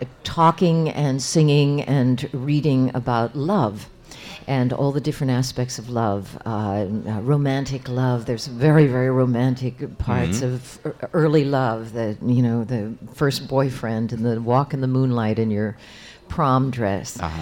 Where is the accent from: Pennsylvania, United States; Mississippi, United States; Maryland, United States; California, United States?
Pennsylvania, United States; Pittsburgh; Mostly I depended on people giving me books as a kid. Uh-huh. But we lived in various areas around Pittsburgh.